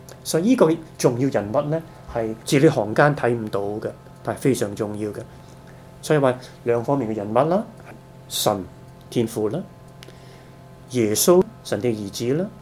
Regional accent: China; 我哋系华人，我哋系中国人。

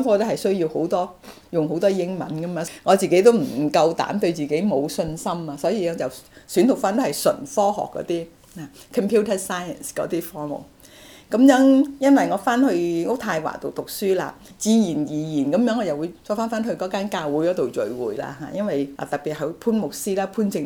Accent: Vietnam; now in Canada; 如果你哋仲記得，我細個嘅時候喺越南，一直都係想讀物理

